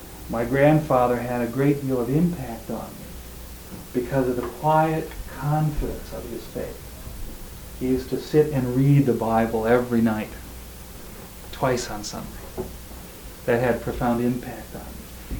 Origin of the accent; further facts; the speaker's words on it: Richland, Washington, United States; When I was a little boy, I was raised in the Northwest here in a city, not a large city, about 30,000 in Richland, Washington.